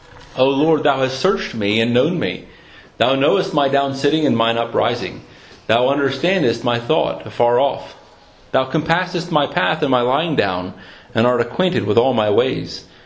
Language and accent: English; United States; They know I'm from the United States.